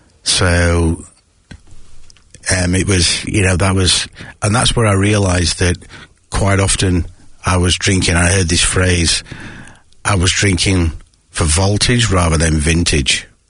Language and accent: English; the north of England, United Kingdom; I grew up, you can probably tell by my accent, growing up in the north of England